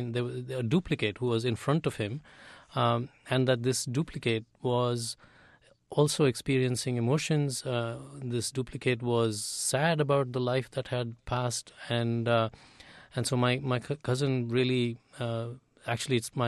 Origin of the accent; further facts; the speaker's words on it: India; moved away as an adult; now in United States; I'm definitely a product of both places now, because I grew up in India, but my adult life has been spent in the US.